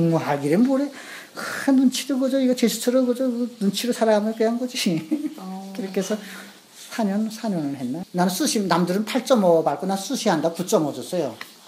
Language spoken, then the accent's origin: Korean; North Korea; 나만 그런 게 아니야. 다른 북한 사람들도